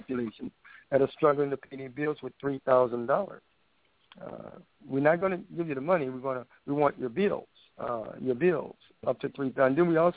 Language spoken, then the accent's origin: English; New Orleans, Louisiana, United States; born there; My mother gave me three names. I was born in New Orleans, Louisiana, on February the 4th, 1958.